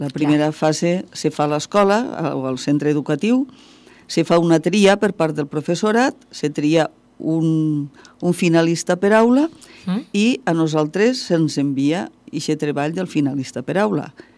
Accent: Vila-real, Valencian Community, Spain; Jo sóc de Vila-real i, clar...

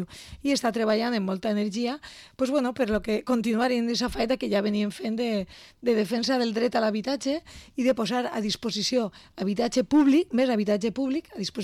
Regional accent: Valencian Community, Spain; Jo visc a Betxí, soc de la Plana Baixa, visc a Betxí

